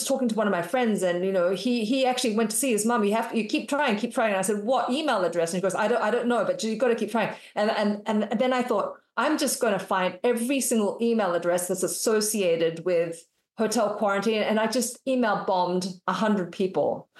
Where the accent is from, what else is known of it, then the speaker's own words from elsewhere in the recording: Western Australia, Australia; because I'm from Western Australia.